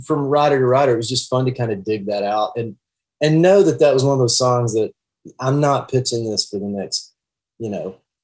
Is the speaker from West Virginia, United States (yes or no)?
no; Texas, United States; When I came rolling in from Texas, nobody said, hey, man, you write songs?